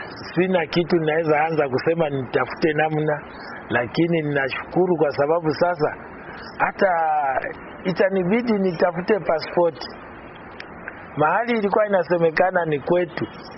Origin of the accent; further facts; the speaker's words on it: Kenya; Nao niwaambie mimi ni mwenzenu, lakini mimi ni Mkenya. Naishi Kenya.